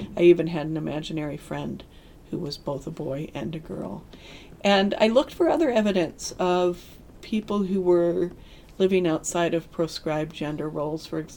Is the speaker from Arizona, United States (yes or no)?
no; Des Moines, Iowa, United States; I grew up in Des Moines, Iowa, and I was born in 1956